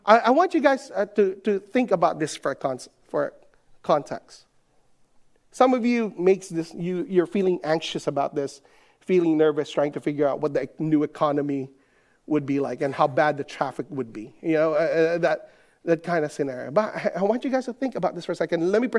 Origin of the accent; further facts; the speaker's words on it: Manila, Metro Manila, Philippines; And I grew up in Manila, so that word's not even in my vocabulary.